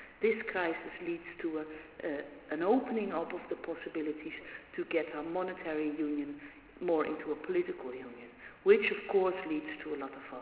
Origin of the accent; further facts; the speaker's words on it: Netherlands; I'm from the Netherlands, we're making a lot of money out of that.